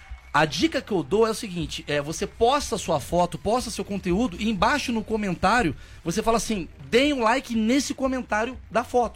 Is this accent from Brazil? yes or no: yes; Brazil; A gente é brasileiro, maluco. A gente vai dar um jeito.